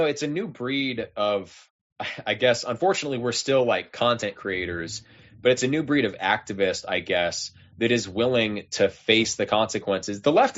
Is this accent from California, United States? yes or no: yes; California, United States; that's growing up in California, that is absolutely the vibe that existed in the 1990s.